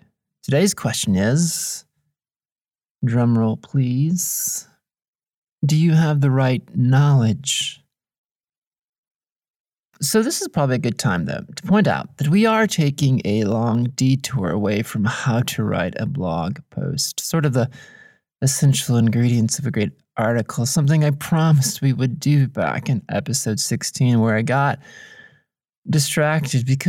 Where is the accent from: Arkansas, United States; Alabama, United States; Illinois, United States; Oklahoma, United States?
Alabama, United States; born there; I was born in Alabama, and I have a hard time telling a story extemporaneously